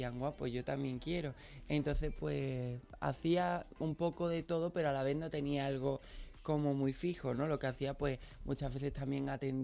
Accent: Pilas, Andalusia, Spain; si yo le digo, soy de Pilas, ¿qué conoces de mi pueblo?

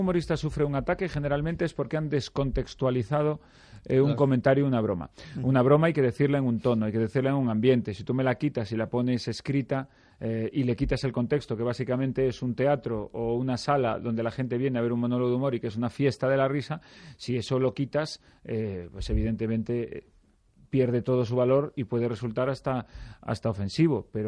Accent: Galicia, Spain; Por ejemplo, en mi tierra, en Galicia, las entradas se venden por otras vías.

